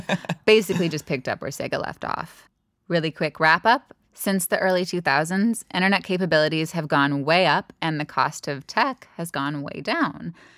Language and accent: English; California, United States; I'm from California, and there are a lot of nerds in California.